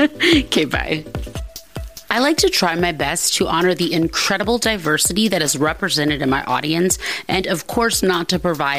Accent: United States; However, it should also be understood that something that I, as an American, may call the S-word is merely just a word in other cultures

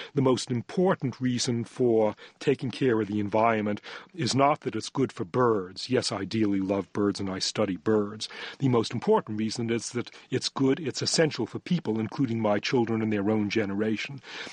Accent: Boston, Massachusetts, United States; those refrigerated gases, the CFCs and freons that came in the 1940s when I was growing up in Boston

